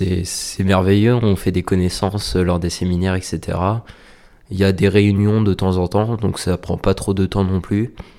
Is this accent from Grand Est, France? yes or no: no; Fouesnant, Brittany, France; Je viens de Bréau-Loup à Fouesnance, à côté de Quimper en Bretagne.